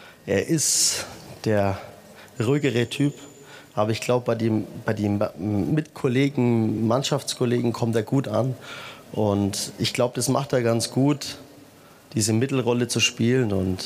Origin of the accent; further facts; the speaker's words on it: Nuremberg, Bavaria, Germany; Also ich komme aus Nürnberg.